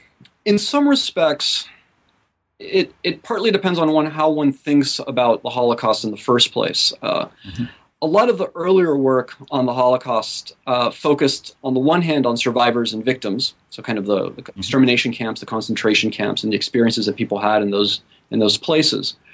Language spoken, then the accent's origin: English; Argentina; this was particularly salient for me growing up in Argentina. So I lived in Argentina shortly after the end of the junta period and during the first democratic period.